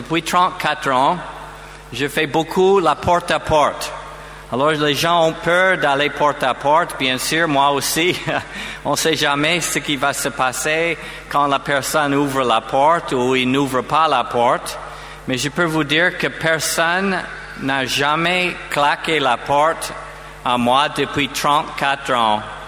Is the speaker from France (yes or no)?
no; United States; accent: American; French is a second language; j'ai mon accent américain, alors, pour que vous vous habituiez à mon accent